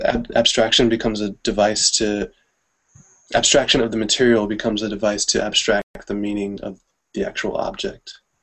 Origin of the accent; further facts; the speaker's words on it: Richmond, Virginia, United States; who was enslaved in my hometown, actually, Richmond, Virginia.